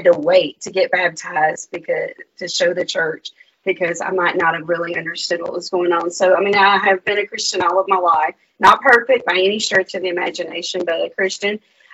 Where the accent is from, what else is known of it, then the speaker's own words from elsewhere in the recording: Columbus, Georgia, United States; I grew up in Columbus, Georgia, where Dr. Bracewell did his student teaching. I grew up in the Nazarene Church.